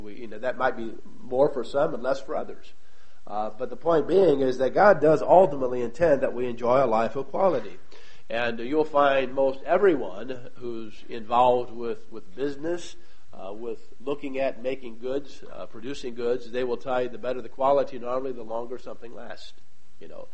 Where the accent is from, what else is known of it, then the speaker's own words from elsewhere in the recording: St. Louis, Missouri, United States; Being from St. Louis, I'm a Cardinal fan.